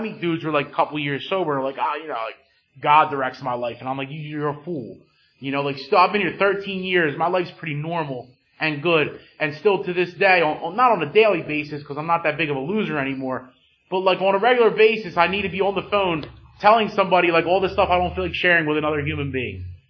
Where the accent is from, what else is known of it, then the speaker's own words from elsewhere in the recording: Pennsylvania, United States; living on the outskirts of Kensington, I'm from Montgomery County